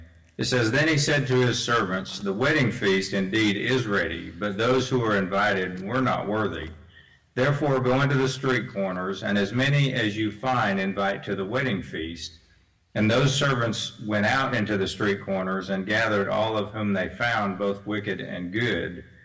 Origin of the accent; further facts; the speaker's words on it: Idaho, United States; I'm from Idaho, but I reside in Georgia with my lovely bride. So I'm not from here.